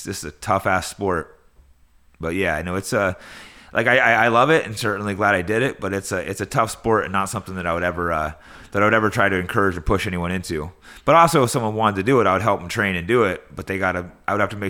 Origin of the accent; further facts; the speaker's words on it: California, United States; Yeah, I grew up like, it's kind of near Lake Tahoe, which is outside of San Francisco in California. So it's this nice small town, but near like mountains, and great, great place for a kid.